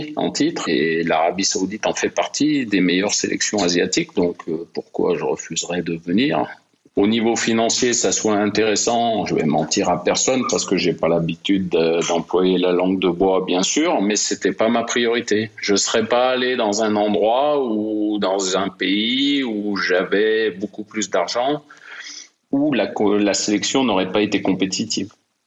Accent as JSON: {"language": "French", "town": "Aix-les-Bains", "region": "Auvergne-Rhône-Alpes", "country": "France", "tie": "born there", "said": "Je suis né à Aix-les-Bains, en Savoie."}